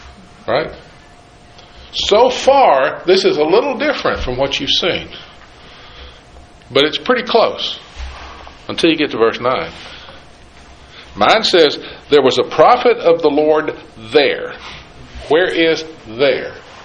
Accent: Tennessee, United States; I've always called them bales, but that may be because I'm from East Tennessee.

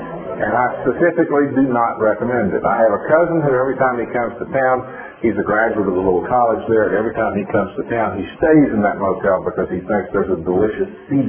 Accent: Jefferson City, Tennessee, United States; Tuesday of this week, I drove to my hometown, Jefferson City in Tennessee.

